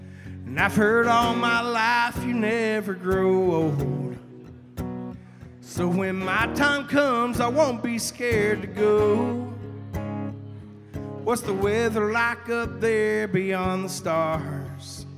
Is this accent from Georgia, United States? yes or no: yes; Hazelhurst, Georgia, United States; My brother from South Georgia. I'm from Hazelhurst, Georgia.